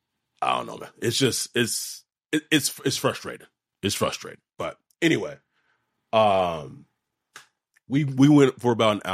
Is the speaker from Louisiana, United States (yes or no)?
yes; New Orleans, Louisiana, United States; Oh, I'm from New Orleans. There are so many people from Louisiana. Everywhere.